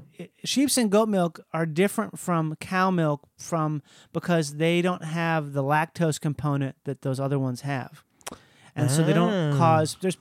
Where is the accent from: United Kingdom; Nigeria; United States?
United Kingdom; England; I'm an Englishman, and I started to realize like it's kind of weird.